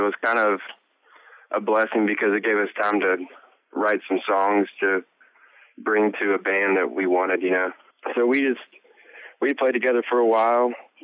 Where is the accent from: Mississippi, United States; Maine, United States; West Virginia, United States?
West Virginia, United States; Ona; That's where we grew up and started at our own instruments, and I don't know, I go back there every time I get to writing a song, and I would want to make it proud to be from Ona, I guess.